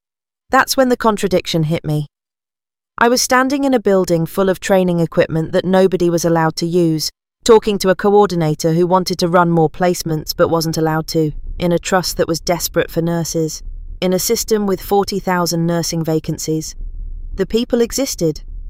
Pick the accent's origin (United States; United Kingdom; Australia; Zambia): United Kingdom; Southall, London; I'm 28, and I live in Ealing Central and Acton. I grew up in Southall in a family of teachers